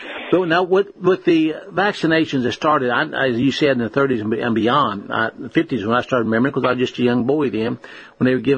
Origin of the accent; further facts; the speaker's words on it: West Virginia, United States; Cancer, when I was growing up, was virtually unheard of where I grew up in West Virginia.